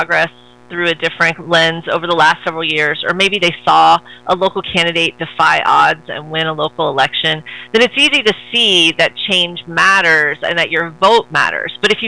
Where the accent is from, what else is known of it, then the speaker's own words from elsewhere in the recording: Texas, United States; I'm Texan, so I use a lot of football terminology.